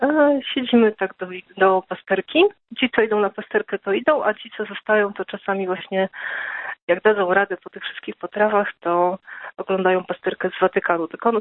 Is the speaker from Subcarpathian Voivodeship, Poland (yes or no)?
yes; Nisko, Subcarpathian Voivodeship, Poland; now in Lubin, Poland; Tak, dzwonię z Lubina, ale pochodzę z Niska, takiej małej miejscowości na Podkarpaciu.